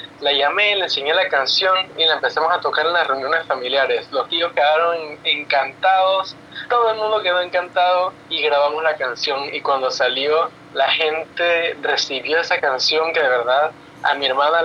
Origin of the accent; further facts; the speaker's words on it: Panama; Yo soy un artista panameño, con un ímpetu bastante, bastante energético